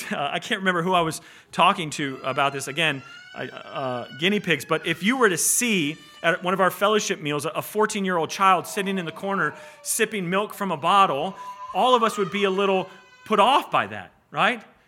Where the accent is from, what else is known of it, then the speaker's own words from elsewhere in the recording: the South, United States; Like I grew up in the South.